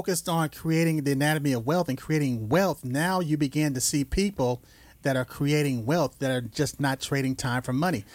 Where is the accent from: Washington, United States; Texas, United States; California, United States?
California, United States; Los Angeles; But growing up in South Central LA, I didn't necessarily like going to high school.